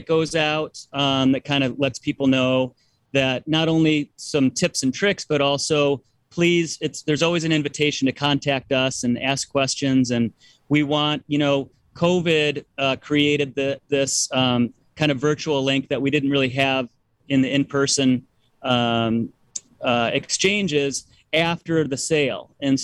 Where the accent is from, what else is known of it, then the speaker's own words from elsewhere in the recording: Illinois, United States; And because I grew up in Illinois, the Peace Corps folks thought that I must have agriculture in my blood.